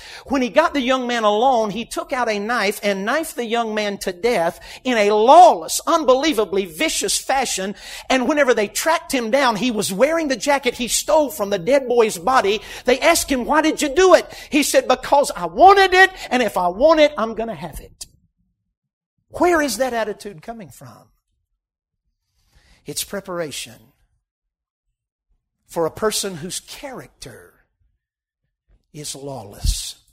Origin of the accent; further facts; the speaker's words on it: North Carolina, United States; Forgive me, I'm not trying to be unkind. I'm from North Carolina.